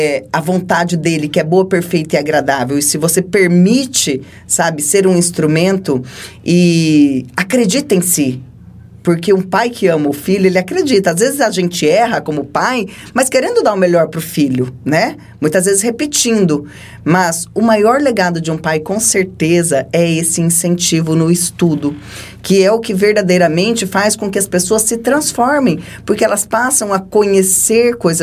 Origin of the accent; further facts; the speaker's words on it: Jaciara, Mato Grosso, Brazil; eu, como a menina do interior, eu tive a minha infância em Jaciara.